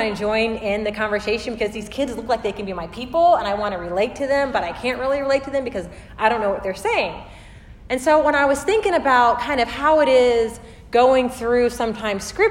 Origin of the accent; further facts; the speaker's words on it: Germany; I do not speak Spanish. I grew up in Germany, so I learned German.